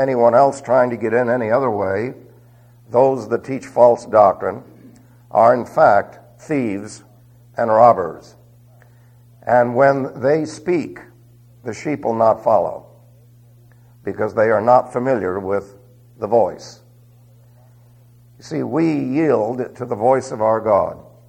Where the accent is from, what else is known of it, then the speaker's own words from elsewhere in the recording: New York City, New York, United States; also born or lived in Utah; Now, I'm sure you know that I was raised in New York City, and there's not a lot of sheep on the hoof there, you know.